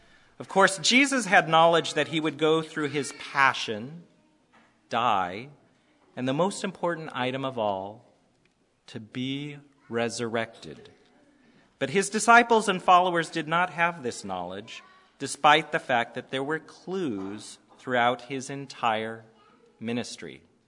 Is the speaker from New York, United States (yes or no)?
no; Seattle, Washington, United States; I'm from Seattle.